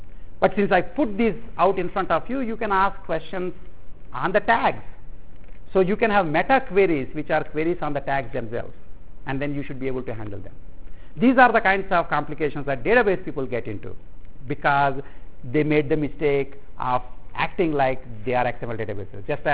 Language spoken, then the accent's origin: English; India; first language Telugu; English is a second language; when I first started speaking in English, I would actually generate sentences in my mother tongue, Telugu, and then convert it into English.